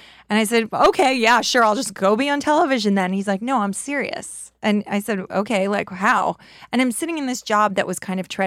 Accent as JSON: {"language": "English", "region": "New York", "country": "United States", "said": "I just think I'm a New Yorker."}